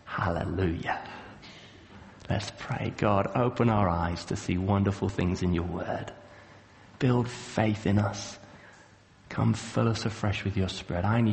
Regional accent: Kenya; when I was growing up in Kenya, as I was in my early teens.

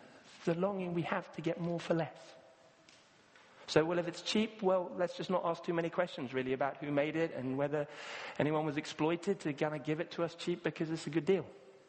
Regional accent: Kenya; I grew up in Africa and very aware of sort of apartheid in South Africa, and I was in Kenya

